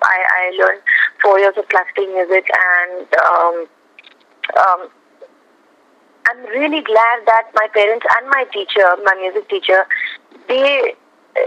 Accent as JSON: {"language": "English", "town": "Vadodara", "region": "Gujarat", "country": "India", "tie": "born or raised there", "second_language": "English", "lives_now": "Mumbai, India", "said": "I would fly down from Bombay to Baroda at my, like, you know, hometown. And in my hometown, and I would just get into the music class where I had learned."}